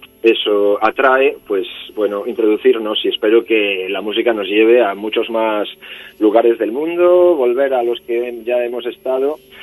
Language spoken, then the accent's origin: Spanish; Galicia, Spain; first language Galician; Spanish is a second language; Yo pues canto en gallego pues porque es mi lengua natal